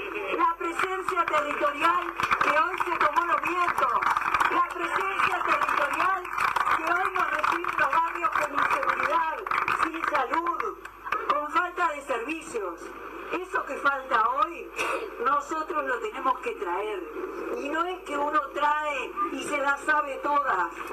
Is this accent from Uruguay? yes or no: yes; Uruguay; Somos todos uruguayos y uruguayos.